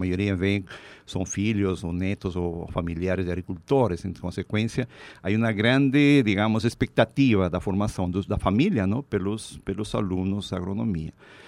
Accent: Peru; Portuguese is a second language; na minha cidade natal, lá no Peru

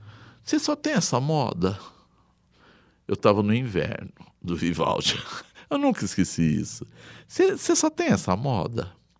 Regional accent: Buritama, São Paulo, Brazil; born there; Fui para minha terra de nascença, Buritama.

